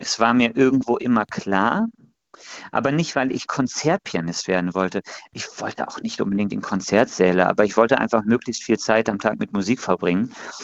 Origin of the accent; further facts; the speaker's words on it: Bonn, North Rhine-Westphalia, Germany; dass ich als Bonner persönlich der Meinung bin, dass das trotzdem ein sehr rheinländischer Komponist ist